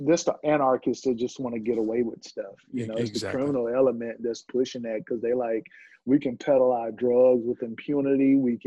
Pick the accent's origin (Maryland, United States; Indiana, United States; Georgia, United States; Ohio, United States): Georgia, United States; East Point; So, you know, growing up in Atlanta, I grew up in a hotbed of artists. And I grew up in a suburban town right out, like on the southwest side of Atlanta. It was called East Point.